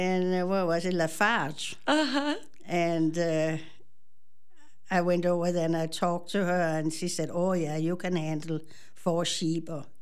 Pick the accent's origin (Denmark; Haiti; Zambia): Denmark; English is a second language; now in Soldiers Grove, United States; I'm original from Denmark, so if I have a funny accent, that's why. I came to the United States in 1983, and I lived in Soldiers Grove since 2006. So I've really been here a long time